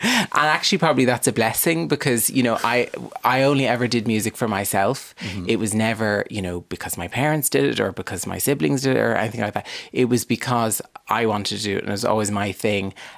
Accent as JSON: {"language": "English", "town": "Dublin", "region": "Leinster", "country": "Ireland", "said": "I'm from Dublin."}